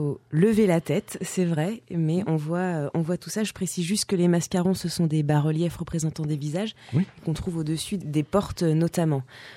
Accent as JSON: {"language": "French", "town": "Nantes", "region": "Pays de la Loire", "country": "France", "said": "moi-même, j'ai entendu en tant que Nantaise"}